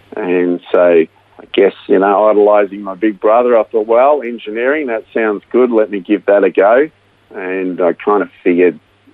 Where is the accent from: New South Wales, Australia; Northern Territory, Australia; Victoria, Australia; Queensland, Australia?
Victoria, Australia; Melbourne; So I was born right here in Melbourne and raised in a Christian family to Dutch migrant parents.